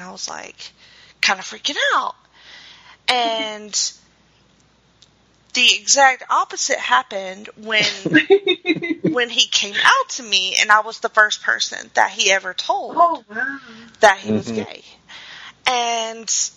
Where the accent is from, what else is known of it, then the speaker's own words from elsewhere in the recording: the South, United States; I'm a girl from the South.